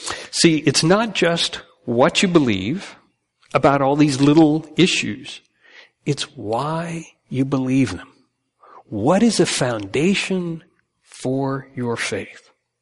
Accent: Connecticut, United States; also born or lived in New York; I grew up in Connecticut, primarily, upstate New York in Connecticut

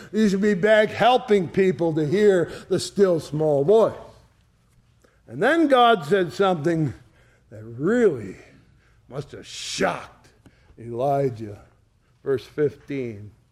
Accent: East Shelby, United States; I can't tell you how many times I've told people, I'm from East Shelby, and they say, where's that?

